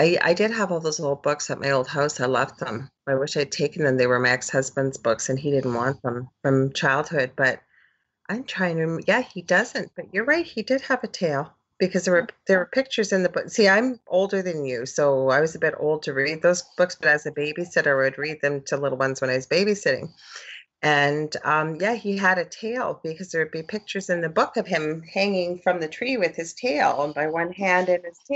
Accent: Canada; Oh, you say Z. Yeah, sorry. Canadian, Z.

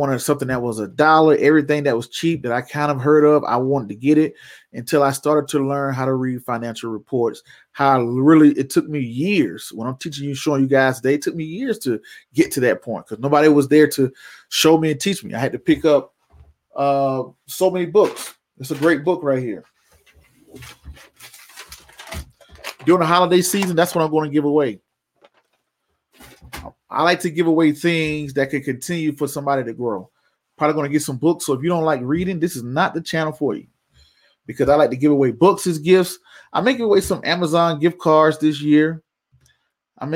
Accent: Georgia, United States; Can't even get the word out my mouth. I'm from Georgia. Y'all apologize for that.

